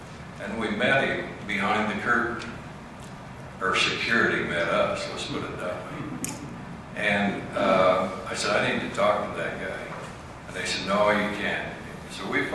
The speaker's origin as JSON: {"language": "English", "town": "Bicknell", "region": "Utah", "country": "United States", "tie": "born or raised there", "said": "I grew up in Wayne County, population 2,200, little town called Bicknell, population 360, hasn't buried in 50 years."}